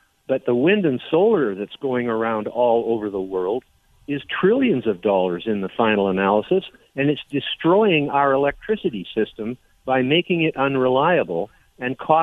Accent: British Columbia, Canada; I'm Canadian living on Vancouver Island, but I've been here all my life in this country and all over the world.

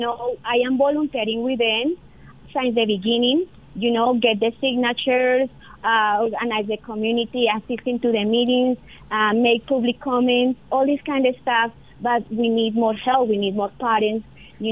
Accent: Colombia; English is a second language; moved away as an adult; now in United States; I came to America 6 years ago. I came from Colombia to the United States legally

